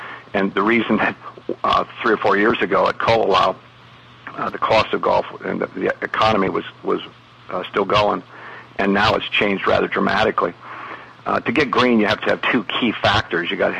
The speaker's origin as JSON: {"language": "English", "country": "Ireland", "said": "Being Irish, I knew that they were looking down nicely on me."}